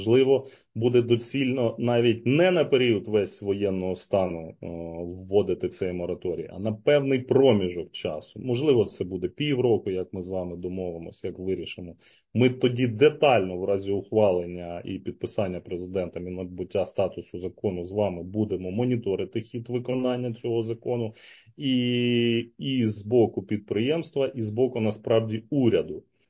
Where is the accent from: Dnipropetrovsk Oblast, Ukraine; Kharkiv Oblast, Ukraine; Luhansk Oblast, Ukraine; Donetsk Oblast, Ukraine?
Dnipropetrovsk Oblast, Ukraine; Dnipro; Ну, як я вже зазначив, я з Дніпра, тому чудово знаю